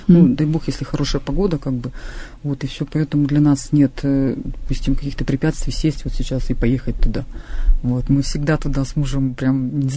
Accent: Verkhoturye, Sverdlovsk Oblast, Russia; Я родилась и выросла в городе Верхотурье, я коренная жительница. Мои бабушки, дедушки, мама, папа все родились в городе Верхотурье.

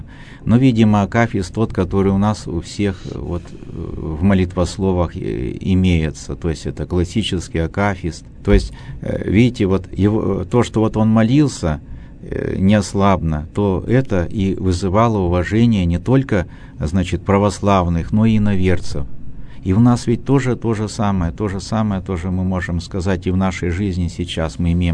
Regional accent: Bashkortostan, Russia; Я сам родился, вырос в Башкирии

